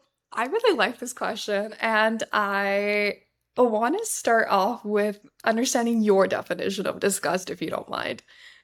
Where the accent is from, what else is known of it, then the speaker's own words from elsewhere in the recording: Montreal, Quebec, Canada; also born or lived in Brampton, Ontario / London, Ontario; now in Boston, United States; I've been born and raised in Canada. So between Montreal, Quebec, but also Brampton, Ontario, I spent a lot of my years. Then I moved to London, Ontario, just about 2 hours south of Toronto.